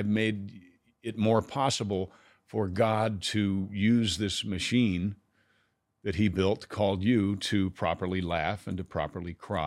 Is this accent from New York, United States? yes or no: yes; New York, United States; look, I'm from New York. That stuff just doesn't work.